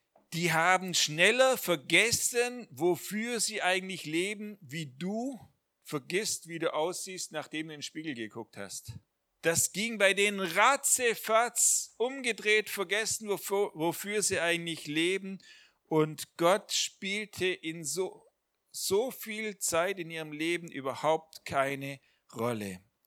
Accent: Baden-Württemberg, Germany; bei uns im Schwabenland sagt man so flapsig, also lieber reich und gesund als arm und krank.

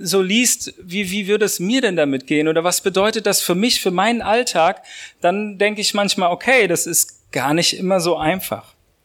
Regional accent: Erzhausen, Hesse, Germany; now in Hagen, Germany; Meine Frau ist gebürtig aus Messel und ich aus Erzhausen, also dort sind wir aufgewachsen, also gar nicht so weit von hier, aber wir wohnen derzeit in Hagen

